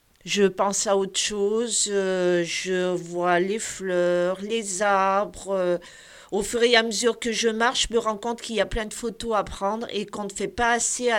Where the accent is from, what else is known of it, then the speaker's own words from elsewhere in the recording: Voiron, Auvergne-Rhône-Alpes, France; Je suis née à Voiron.